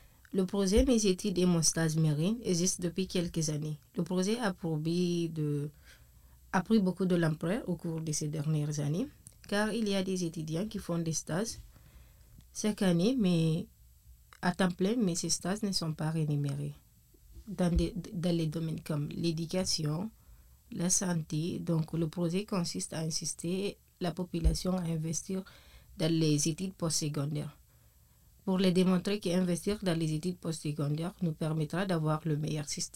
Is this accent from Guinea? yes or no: yes; Guinea; now in Moncton, Canada; Je suis étudiante en troisième année à l'administration des affaires. Je viens de la Guinée-Conakry. Je suis à Moncton, ça fait plus de 2 ans maintenant.